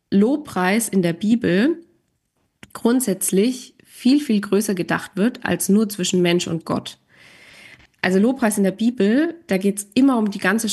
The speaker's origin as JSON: {"language": "German", "region": "Bavaria", "country": "Germany", "said": "Ich wohne tatsächlich nicht mehr in Kassel. Ich wohne in Franken, also so zwischen Nürnberg und Würzburg in meiner Heimat."}